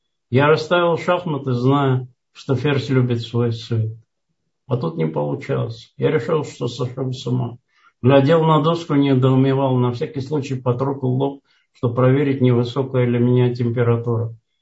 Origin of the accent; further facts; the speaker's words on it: Georgia; И вспомнить, я из Грузии родом.